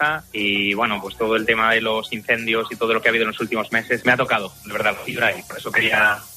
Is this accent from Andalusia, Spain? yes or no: no; Zamora, Castile and León, Spain; yo nací en Zamora y viví ahí hasta que tenía 13 años, he estado en Zamora siempre. Para mí la Sierra de la Culebra es mi hogar.